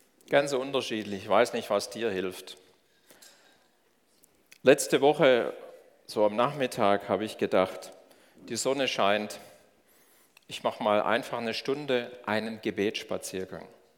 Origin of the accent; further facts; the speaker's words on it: Baden-Württemberg, Germany; Wir sind ja im Stuttgarter Raum groß geworden, auf die Schwäbische Alb.